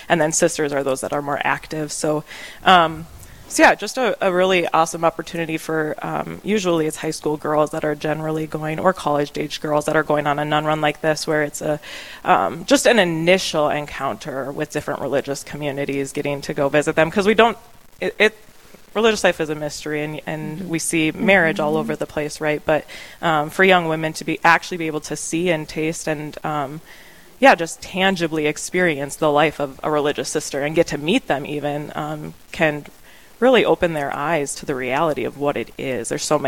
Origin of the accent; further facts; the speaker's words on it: Napoleon, North Dakota, United States; now in Dickinson, United States; I'm originally from North Dakota here. I'm from Napoleon.